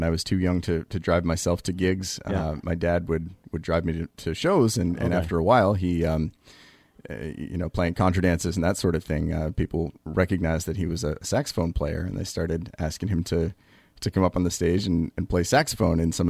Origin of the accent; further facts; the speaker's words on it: Canterbury, New Hampshire, United States; Yep, I grew up in Canterbury, New Hampshire.